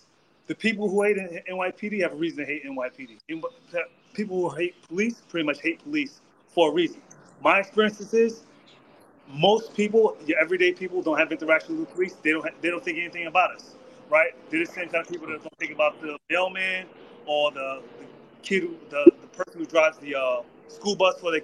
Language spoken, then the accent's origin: English; Queens, New York, United States; Listen, I actually grew up a full-time New Yorker, right? So first part of my life, Queens, right? Shout out to Queens.